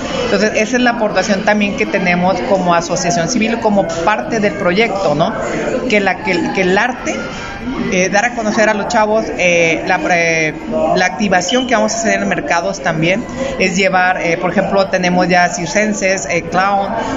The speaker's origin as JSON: {"language": "Spanish", "town": "Guasave", "region": "Sinaloa", "country": "Mexico", "lives_now": "Jalisco, Mexico", "said": "Yo soy sinaloense, tengo muchos años viviendo aquí en Jalisco, pero siempre quise hacer algo en mi tierra, en Guasave."}